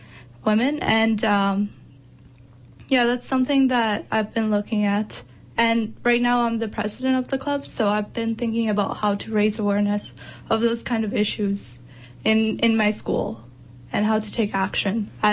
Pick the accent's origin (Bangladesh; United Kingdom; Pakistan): Bangladesh; now in Canada; I'm from Bangladesh. I came here 10 years ago, about 10 years ago